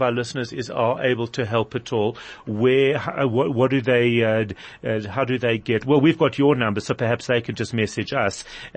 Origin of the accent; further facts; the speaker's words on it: South Africa; I feel very, very proud as a South African in terms of the work that the whole country is doing to try and move forward in this way.